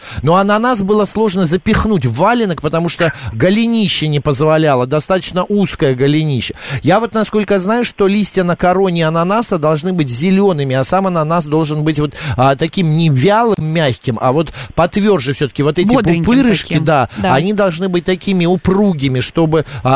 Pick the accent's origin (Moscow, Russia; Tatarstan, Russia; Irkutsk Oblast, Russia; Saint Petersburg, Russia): Saint Petersburg, Russia; в мое детство мама в Питере покупала зеленые бананы